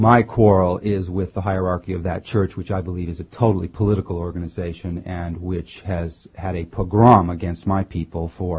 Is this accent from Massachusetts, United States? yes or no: yes; Andover, Massachusetts, United States; I grew up in Andover, Massachusetts, about 20 miles north of Boston.